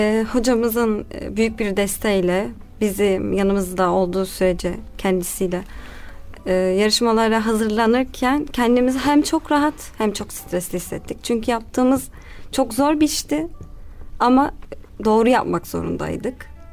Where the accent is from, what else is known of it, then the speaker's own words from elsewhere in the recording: Konya, Turkey; Konyalıyım.